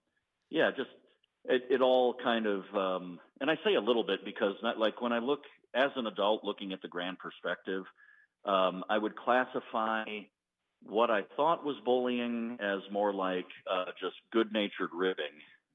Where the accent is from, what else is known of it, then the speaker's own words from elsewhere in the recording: Marinette, Wisconsin, United States; Oh, I mean, definitely.